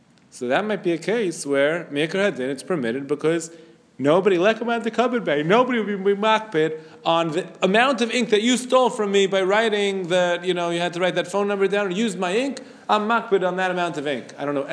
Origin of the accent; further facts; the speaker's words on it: New York City, New York, United States; I remember when I grew up on Avenue J in Flatbush